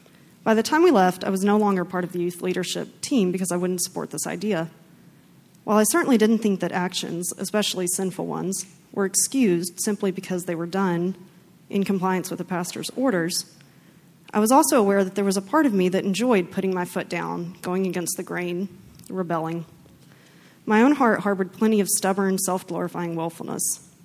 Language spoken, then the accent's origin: English; Texas, United States; I grew up in Bible Belt, Texas, a world characterized by Christian-themed music, jargon, decor, dress, books, goals, and values.